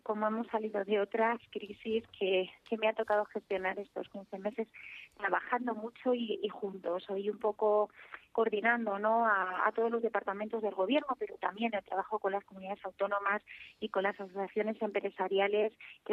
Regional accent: Ataquines, Castile and León, Spain; also born or lived in Medina del Campo; aunque nací en Medina, bueno, pues yo me he criado en Ataquines

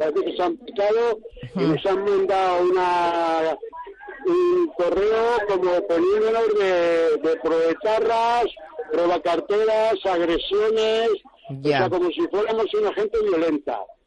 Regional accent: Madrid, Community of Madrid, Spain; Nosotros somos de Palomeras, del barrio San Agustín.

